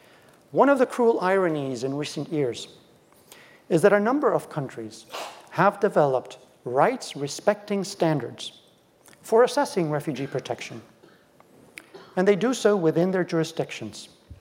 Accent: Costa Rica; They do not do so from my own country. I come from Costa Rica, which is just a bit further south.

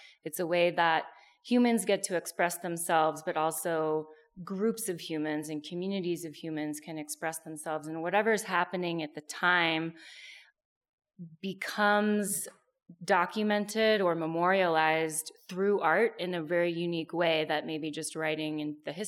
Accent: Ashland, Oregon, United States; Part of my upbringing in my hometown of Ashland, Oregon, was going to ballet in the park every summer.

